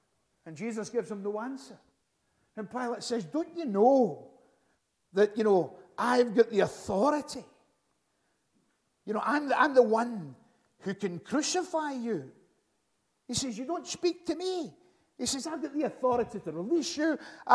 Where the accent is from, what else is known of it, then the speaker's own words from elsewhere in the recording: Glasgow, Scotland, United Kingdom; I was born in Springburn in Glasgow. I was brought up in Knightswood, not that far from here.